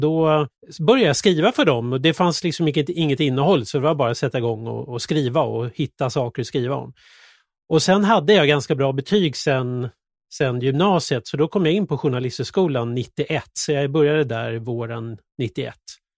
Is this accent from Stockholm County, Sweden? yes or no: yes; Tyresö, Stockholm County, Sweden; jag är uppvuxen i Tyresö med två stycken musiklärarföräldrar.